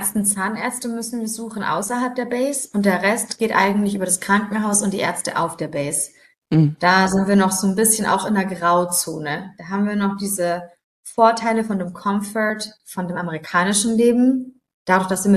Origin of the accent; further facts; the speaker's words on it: Ulm, Baden-Württemberg, Germany; Und ich komme ja aus Ulm ursprünglich, komplett andere Richtung, aus dem Schwabeländle.